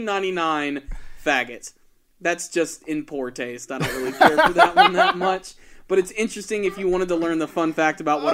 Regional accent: New York, United States; We're from New York, you know, born and raised.

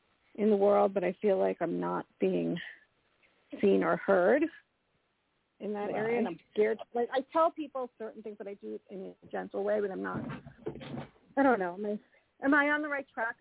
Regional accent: Colorado, United States; from Colorado.

